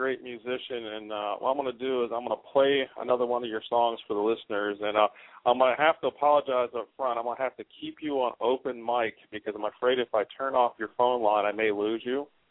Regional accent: East Coast, United States; now in California, United States; I'm not originally from California myself. I'm from the East Coast, and I came to California kicking and screaming.

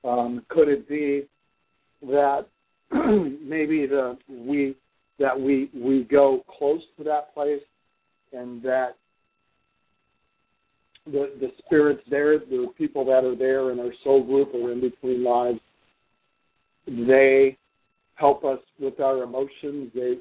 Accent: Detroit, Michigan, United States; also born or lived in Western Australia; I'm 54. I'm from Detroit, Michigan originally. I've lived in different places. I've even lived in Western Australia for about a year, and I'm back now.

